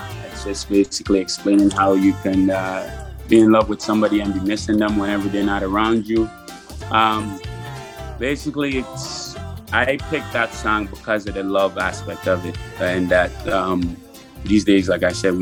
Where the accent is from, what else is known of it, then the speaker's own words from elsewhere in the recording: Ghana; born there; And I was born in Ghana. I grew up listening to these kind of classic love music.